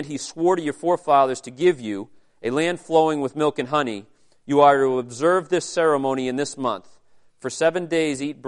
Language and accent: English; Braintree, Massachusetts, United States; And it was much closer to where I grew up in Braintree.